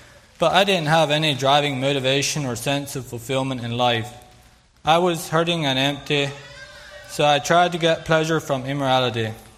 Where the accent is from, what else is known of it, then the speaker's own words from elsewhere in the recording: Pennsylvania, United States; born there; So I was born, and … My wife is Sarah, and we have two children. I was born in Lancaster County, Pennsylvania. I have five brothers and five sisters.